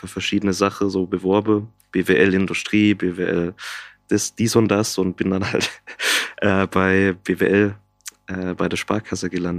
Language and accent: German; Baden-Württemberg, Germany; accent: Black Forest dialect; hört es vielleicht aus dem ein oder andere Aussprache, am Dialekt so, ich komme ja auch wirklich aus dem Schwarzwald, also aus dem tiefen Schwarzwald bei Todtnau, Feldberg, wenn man ins Kino will, muss man entweder nach Freiburg fahren eine halbe Stunde oder nach Lörrach eine Dreiviertelstunde.